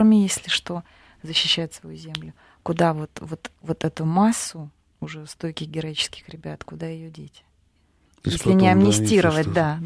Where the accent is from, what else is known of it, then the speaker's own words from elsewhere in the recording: Donetsk, Donetsk Oblast, Ukraine; Вот я, вот кто из Донецка?